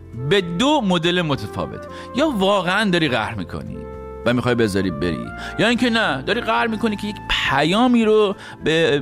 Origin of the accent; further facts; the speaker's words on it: Iran; now in United States; البته که من خودم وقتی از ایران اومدم بیرون